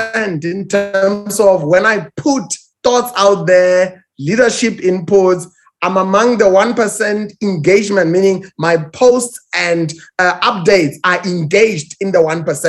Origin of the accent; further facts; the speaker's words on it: South Africa; including my home country, South Africa.